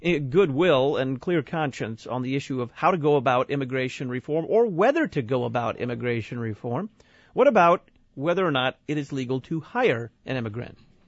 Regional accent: Dallas, Texas, United States; I hail from Dallas, Texas.

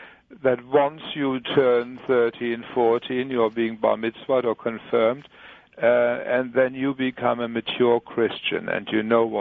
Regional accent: Leipzig, Saxony, Germany; I'm from Leipzig in Germany, which is, of course, the city of Johann Sebastian Bach. I was brought up there, and my father was blind.

